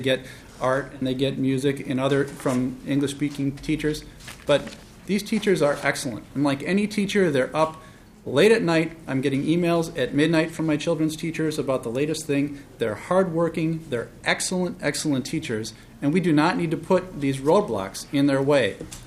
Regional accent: Minnesota, United States; And I've told people, I'm from Minnesota. This is a state that truly values education, and we need to preserve and protect the education system here.

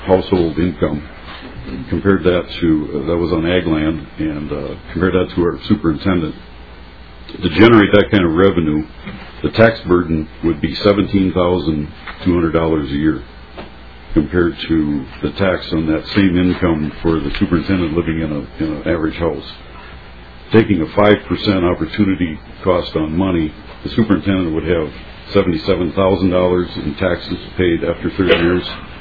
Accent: Stewart, Minnesota, United States; I'm from Stewart, Minnesota, and I farm.

